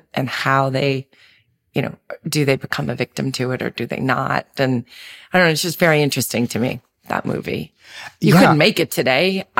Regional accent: Manhattan, New York, United States; growing up in Manhattan, you know, I was a city kid. And I was a city kid with a single mom. So, you know, I saw New York in the 70s in a very sort of raw way.

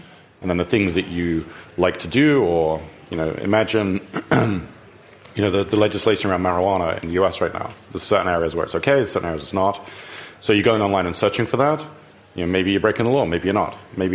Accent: United Kingdom; Like I said, unlike my home country, which has no Bill of Rights, so we don't even know what Guantanamo Bay is in the U.K.

